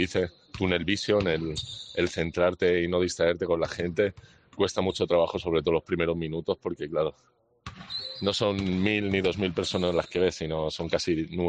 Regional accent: Madrid, Community of Madrid, Spain; now in Granada, Spain; Soy madrileño, efectivamente. De familia vasca. Mi abuelo fue el último ya de la descendencia. El resto ya madrileños.

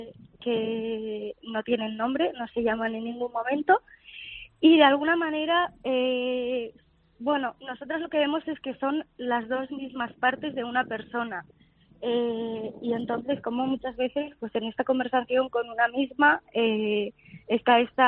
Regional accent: Pamplona, Navarre, Spain; tuvimos que volver a nuestra ciudad de origen, que yo soy de Pamplona

